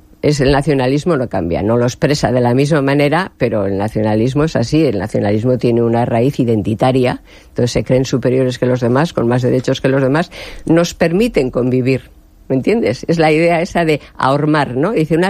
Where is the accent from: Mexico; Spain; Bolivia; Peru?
Spain; Basque Country; Digo, ¿cómo que no soy vasca? Yo soy vasca.